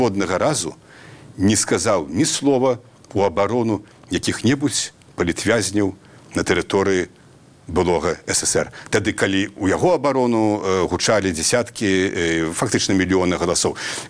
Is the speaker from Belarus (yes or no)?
yes; Belarus; Ukrainian is a second language; ну, от я як білорус абсолютно його не приймаю.